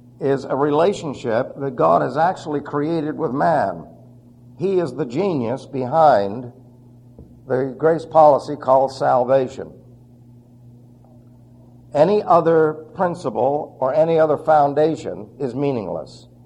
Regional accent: New York, United States; I said, "I'm sorry, I'm from New York. That's the best I can do, and I'm slowing down."

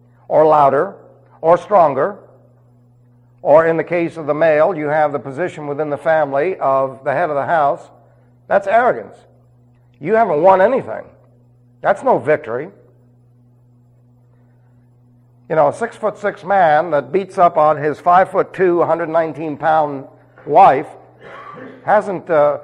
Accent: New York City, New York, United States; I was raised in New York City, and they don't have many ranches in Manhattan.

